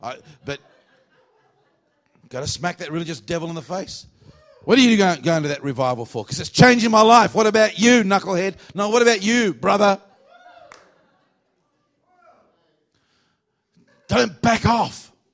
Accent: Australia; accent: Australian; I just said to God, Lord, if I'm moving to America, please don't let me lose my Aussie accent, please.

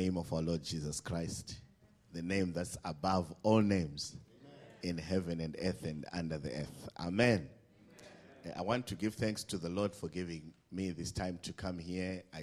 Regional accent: Zimbabwe; We come from Zimbabwe, and like what Pastor said, we have unemployment at over 90%. And our nation has gone through a lot of hardships.

